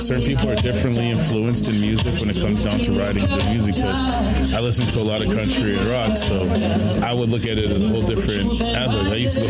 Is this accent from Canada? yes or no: yes; Winnipeg, Manitoba, Canada; Like, I grew up in Winnipeg, right?